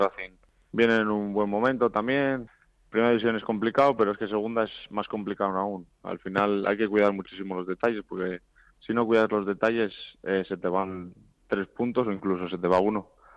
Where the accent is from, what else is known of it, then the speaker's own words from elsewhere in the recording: Cantabria, Spain; va a ser un partido para mí especial por ser de allí y de ser el equipo de mi tierra